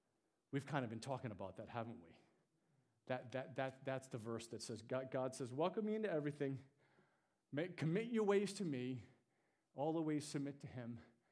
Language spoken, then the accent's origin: English; United States; I have choices. I'm an American.